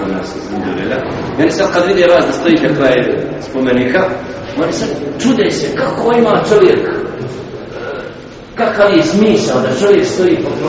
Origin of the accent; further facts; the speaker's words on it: Kalesija, Federation of Bosnia and Herzegovina, Bosnia & Herzegovina; born there; Ja rođen Kalesije, tamo tu sve.